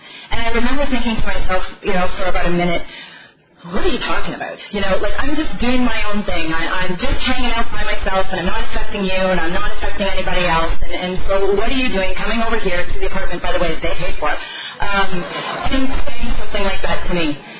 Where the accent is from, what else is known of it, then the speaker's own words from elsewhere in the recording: Stratford, Ontario, Canada; I grew up in Stratford, Ontario.